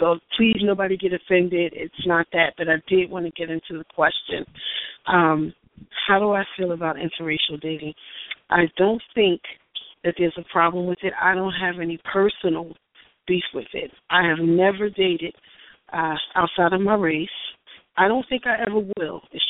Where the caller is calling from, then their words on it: New Jersey, United States; Hey, everybody.